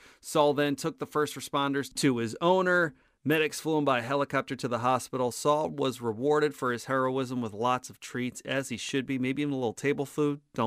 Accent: New Jersey, United States; I was a little guy growing up in Jersey

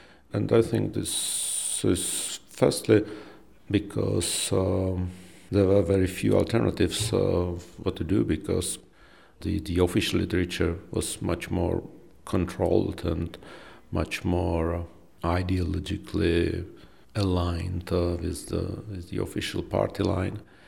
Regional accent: Bristol, South West England, United Kingdom; born there; and thus a year later, I was born in Bristol.

